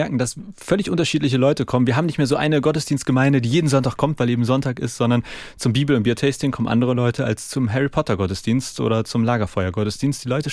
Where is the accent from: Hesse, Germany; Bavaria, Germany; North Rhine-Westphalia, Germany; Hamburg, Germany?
Hamburg, Germany; Als gebürtiger Hamburger, ich wusste wirklich gar nicht, dass es Lohbrügge gibt. Ich komme ganz aus dem Westen.